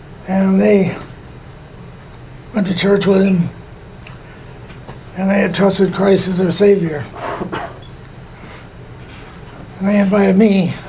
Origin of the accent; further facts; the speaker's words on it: Los Angeles, California, United States; No, I'm from Los Angeles.